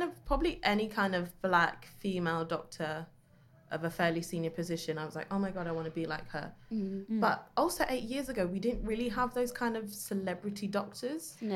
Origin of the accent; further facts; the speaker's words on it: London, United Kingdom; growing up in East London, none of my family being medics at all